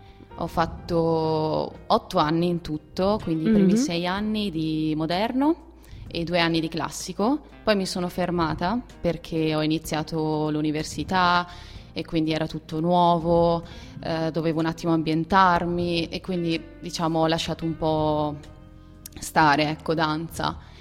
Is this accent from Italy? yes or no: yes; Veneto, Italy; now in Perugia, Italy; Non sono di Perugia, abito qui da un anno e mezzo ormai. Io vengo da un paese in provincia di Verona e mi sono trasferita a Perugia per studi